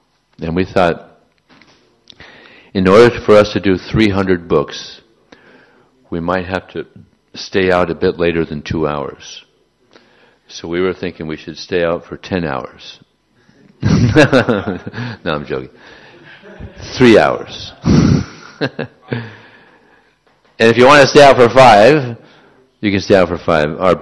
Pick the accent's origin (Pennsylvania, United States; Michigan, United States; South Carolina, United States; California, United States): California, United States; Or, you know, I tell them, I'm from California, where are you from?